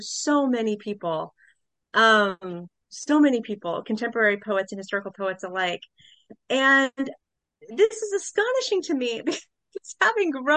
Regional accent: Topeka, Kansas, United States; Topeka is the capital of Kansas. It's also my hometown.

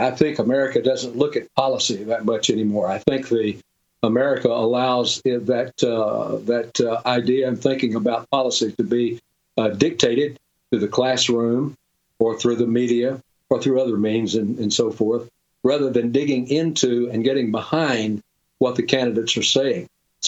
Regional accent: Deep South, United States; I was raised in the Deep South. I saw the racism, and I knew it was racism because I went to church and because I read the Bible

